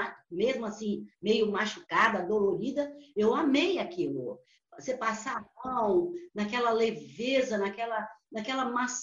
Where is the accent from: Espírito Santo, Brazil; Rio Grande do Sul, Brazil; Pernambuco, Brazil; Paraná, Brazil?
Espírito Santo, Brazil; Vitória; also born or lived in Linhares / Itabuna; now in United States; Eu sou capixaba, eu sou de Vitória, Espírito Santo. Quer dizer, eu nasci em Linhares.